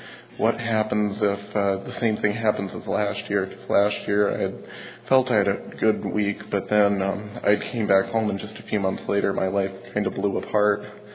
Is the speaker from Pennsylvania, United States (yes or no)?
yes; Mifflinburg, Pennsylvania, United States; I'm from Mifflinburg, Pennsylvania. It's about 2 hours from here.